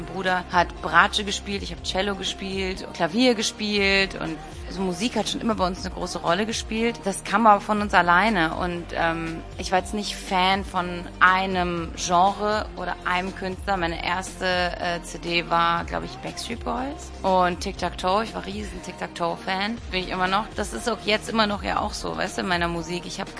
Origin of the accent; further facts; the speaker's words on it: Ecuador; also born or lived in Portugal; meine Mutter ist ja Argentinierin, ich bin Ecuadorianerin, wir haben mit Brasilien nichts am Hut. Wir sind halt ich bin in Portugal aufgewachsen zum Teil